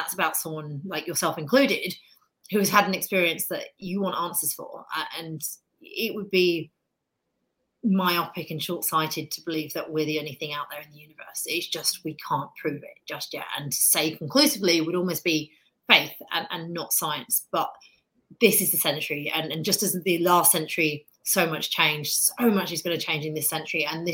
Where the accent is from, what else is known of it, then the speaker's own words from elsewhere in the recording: United Kingdom; now in United States; I live in America. I'm obviously British, as you can tell by my accent, but I'm a very proud new American.